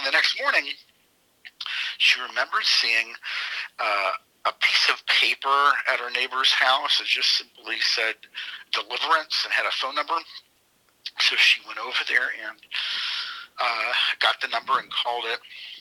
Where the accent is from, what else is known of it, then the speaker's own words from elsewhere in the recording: San Antonio, Texas, United States; I was raised in San Antonio, Texas.